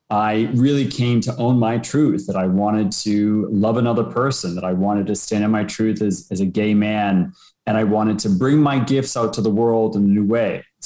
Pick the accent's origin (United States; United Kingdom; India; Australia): United States; now in Toronto, Canada; I'm actually American. I live in Toronto. After university, I went to the seminary to study to become a Catholic priest